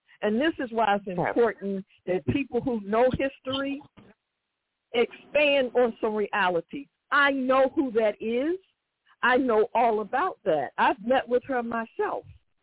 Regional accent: Philadelphia, Pennsylvania, United States; I'm from Philly. Trust me. I know the jokers in Philly.

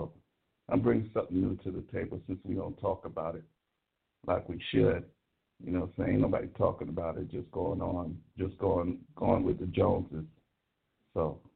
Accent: San Francisco, California, United States; from San Francisco.

